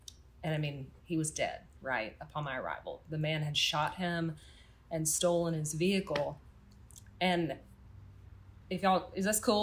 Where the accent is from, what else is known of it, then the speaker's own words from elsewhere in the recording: the South, United States; Y'all can't tell, I'm from the South.